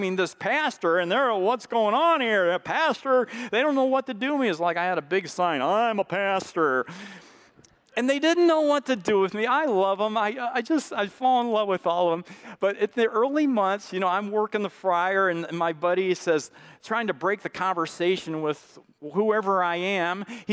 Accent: St. Louis, Missouri, United States; We grew up in St. Louis and went to the Pilliard Farm a lot and played a lot when we were cousins.

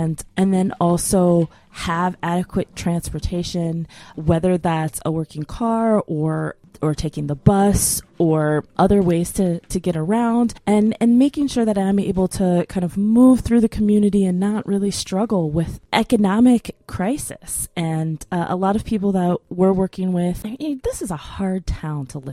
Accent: Cleveland, Ohio, United States; now in Asheville, United States; I'm from Cleveland, Ohio, okay, originally.

